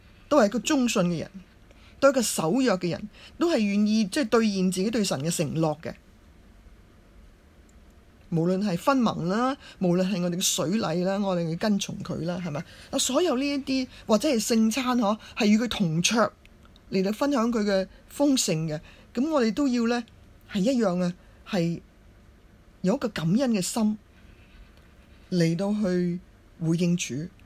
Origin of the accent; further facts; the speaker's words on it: Hong Kong; 求你怜悯我们香港人，我们很无助